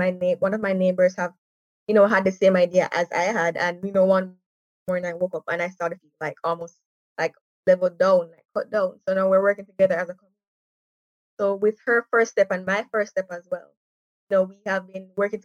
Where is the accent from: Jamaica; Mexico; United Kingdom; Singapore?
Jamaica; Montego Bay, Saint James; I am from Montego Bay, St. James.